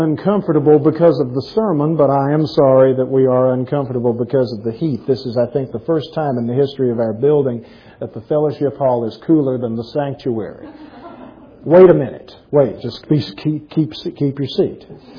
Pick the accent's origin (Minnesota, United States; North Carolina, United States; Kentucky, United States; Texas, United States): Texas, United States; Junction; Out in my hometown of Junction recently, the pastor of the Presbyterian Church was preaching on Adam, Eve, and the serpent